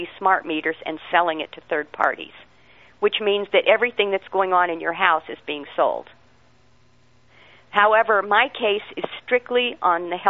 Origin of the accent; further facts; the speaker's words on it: California, United States; Because, see, I'm from California, you know, and in Sacramento you've got 20 judges in every building downtown.